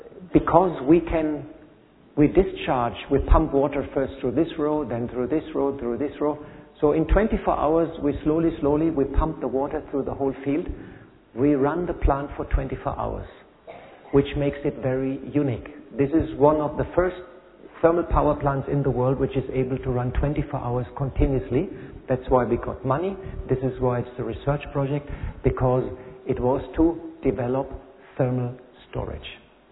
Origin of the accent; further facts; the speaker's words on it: Germany; moved away as an adult; I came 30 years from Germany. Like, in Germany, everything is very straightforward